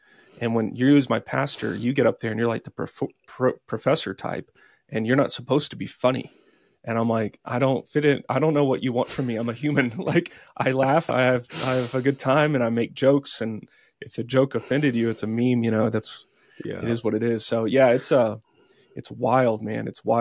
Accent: Texas, United States; I grew up in Texas. I was raised by a small business owner. Grew up in a Christian school, Christian home.

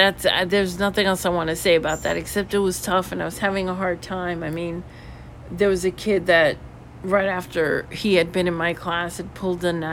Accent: New York, United States; I ended up becoming a high school math teacher here, where I live now in Florida. I'm from New York.

